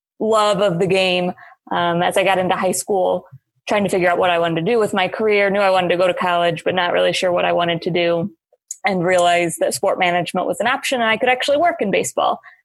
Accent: Illinois, United States; So I grew up in Southern Illinois, my entire family, St. Louis Cardinal fans.

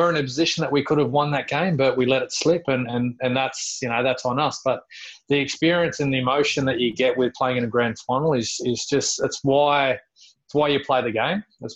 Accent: Australia; and myself coming from Australia

